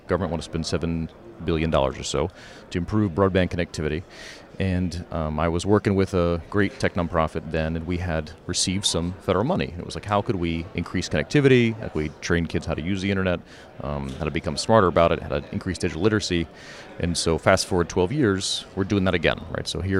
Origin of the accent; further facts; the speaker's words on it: Austin, Texas, United States; now in Houston, United States; Born and raised in Austin, Texas. I feel quite home here in Houston.